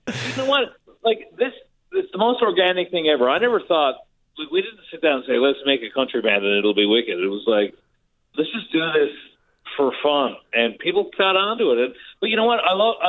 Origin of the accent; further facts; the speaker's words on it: Placentia, Newfoundland and Labrador, Canada; I mean, I grew up in Placentia.